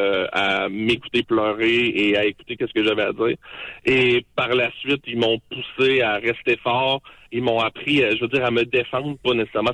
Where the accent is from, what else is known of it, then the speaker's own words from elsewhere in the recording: Quebec, Canada; accent: Saguenay; now in Quebec City, Canada; vous déménagez à 13 ans du Saguenay au Québec